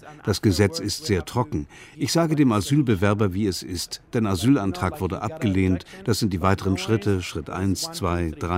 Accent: Syria; Darauf, woher kommst du denn? Ich, aus Syrien.

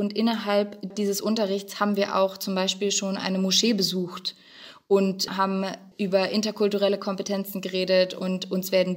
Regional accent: Berlin, Germany; Also ich bin in Berlin groß geworden

